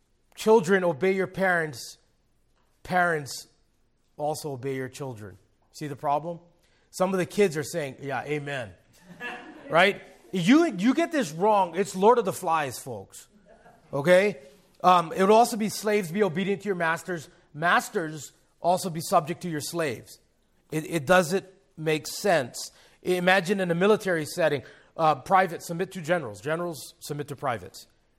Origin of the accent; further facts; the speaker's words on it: Hawaii, United States; I grew up in Hawaii. I'm just going to say it.